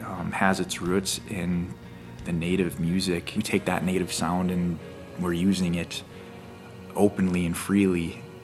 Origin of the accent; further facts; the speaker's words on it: Nett Lake, Minnesota, United States; Indigenikaz. I'm from Net Lake, I'm a Voice Forward band member, and I'm a band member of War Bonnet.